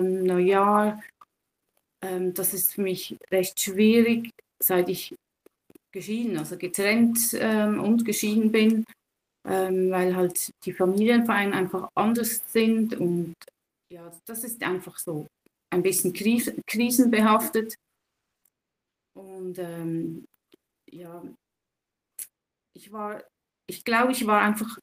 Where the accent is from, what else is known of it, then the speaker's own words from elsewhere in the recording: Switzerland; Das kann man bei uns in der Schweiz, also ich weiß nicht, ob das in jedem Kanton geht